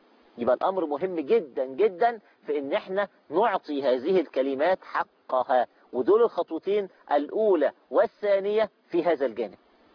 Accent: Egypt; جملة دارجة عندنا في مصر

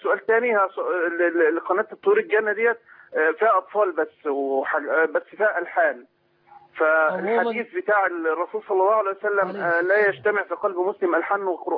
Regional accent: Egypt; عندما يحدث أي حادث عندنا في مصر

